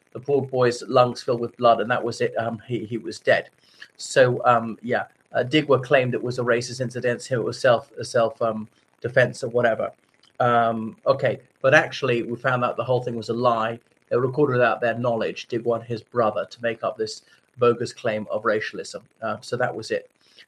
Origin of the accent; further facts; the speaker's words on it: Ireland; from Ireland.